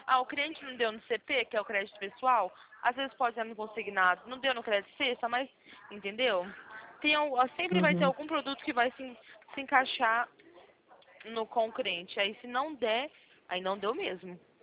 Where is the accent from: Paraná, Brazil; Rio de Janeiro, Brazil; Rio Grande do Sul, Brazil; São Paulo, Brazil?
São Paulo, Brazil; Sou do estado de São Paulo.